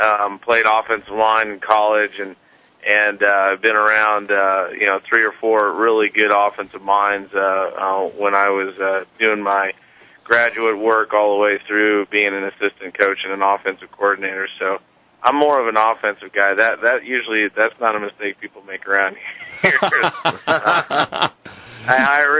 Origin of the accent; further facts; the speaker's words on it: Midwest, United States; also born or lived in South Dakota / Minnesota / Kansas; I grew up in the Midwest. My dad was a college coach for about 36 years. So we've been here either South Dakota, Minnesota, or Kansas pretty much all my life.